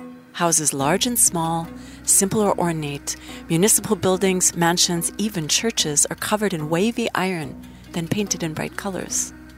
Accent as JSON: {"language": "English", "region": "Midwest", "country": "United States", "said": "I'm from the American Midwest and had never seen corrugated metal cladding beyond farm sheds, industrial factories, and military Quonset huts"}